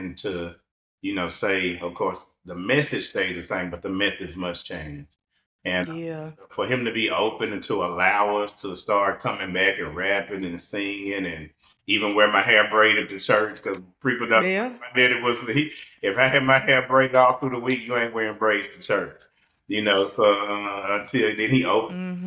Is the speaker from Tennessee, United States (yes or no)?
yes; Columbia, Tennessee, United States; also born or lived in Pulaski; They had me there in Pulaski. They got married, moved to Columbia, which is a neutral site. And we grew up here in Columbia.